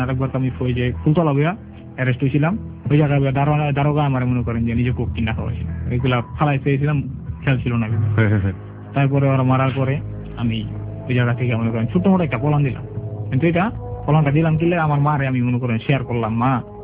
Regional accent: Madaripur, Dhaka Division, Bangladesh; আমার এলাকা না মাদারীপুর, এটা তো আমার দেশের বাড়ি।

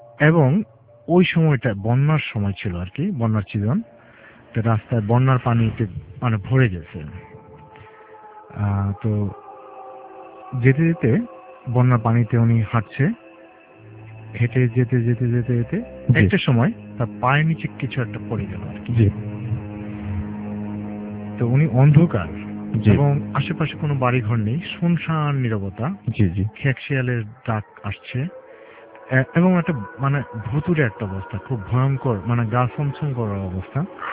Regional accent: Mirpur, Dhaka Division, Bangladesh; আমি মিরপুর শেরপাড়া থেকে এসেছি

